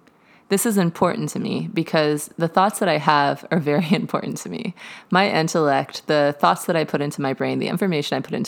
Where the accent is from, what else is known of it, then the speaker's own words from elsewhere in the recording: the South, United States; accent: Southern; if you can hear my sweet Southern accent